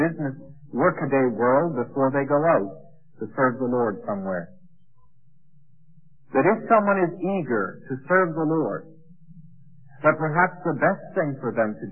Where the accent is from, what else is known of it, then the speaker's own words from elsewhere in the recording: Canada; It's like being a Canadian, you know. People say, what's a Canadian? Well, I'm not an American. Yeah, well, all right. Well, and I'm not an Englishman. I'm not British.